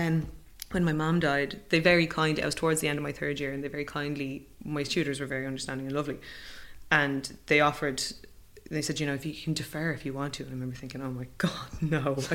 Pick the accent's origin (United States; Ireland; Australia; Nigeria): Ireland; I think as Irish people, we have a problem like bigging ourselves up anyway.